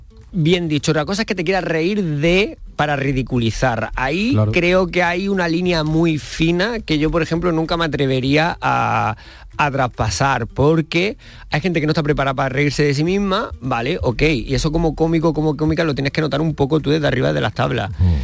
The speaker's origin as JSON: {"language": "Spanish", "town": "Almería", "region": "Andalusia", "country": "Spain", "said": "soy de aquí de Almería"}